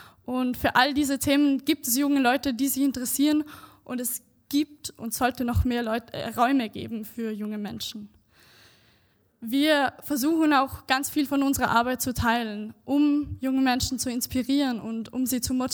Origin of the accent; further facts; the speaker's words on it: Vorarlberg, Austria; Ich bin 24 Jahre alt und ich komme ursprünglich aus Vorarlberg.